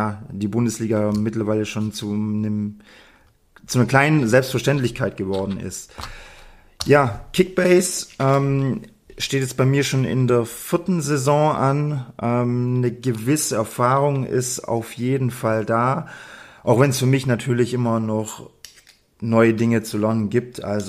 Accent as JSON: {"language": "German", "town": "Heidenheim", "region": "Baden-Württemberg", "country": "Germany", "tie": "born or raised there", "said": "Ich bin 36 Jahre alt, geboren in Heidenheim und lebe auch nach wie vor hier in der Stadt."}